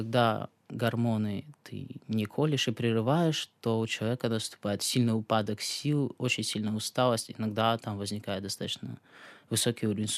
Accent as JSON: {"language": "Russian", "region": "Siberia", "country": "Russia", "lives_now": "Ukraine", "said": "Так, вы знаете, я вот из Сибири"}